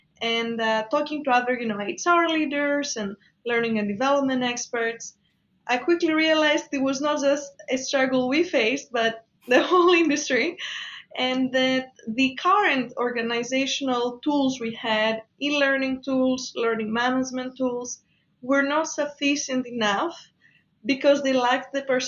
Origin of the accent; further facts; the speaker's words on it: Greece; moved away as an adult; now in United States; I'm from Greece, so I've been living in the US for 7 years now